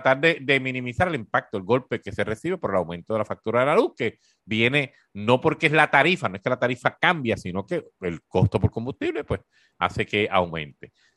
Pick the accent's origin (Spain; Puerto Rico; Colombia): Puerto Rico; dentro de lo que uno está acostumbrado como boricua al fin